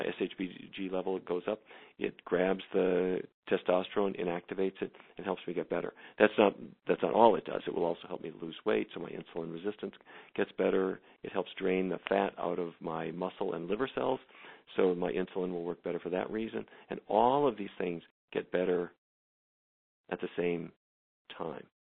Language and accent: English; North Dakota, United States; I grew up in North Dakota, and my dad was a cattle rancher